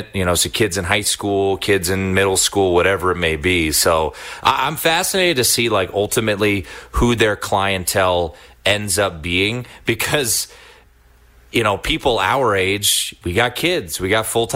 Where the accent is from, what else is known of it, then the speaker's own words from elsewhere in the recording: Washington, District of Columbia, United States; growing up in Washington D.C., it's not a town that cares about college football, and I have basically created my career about talking college football.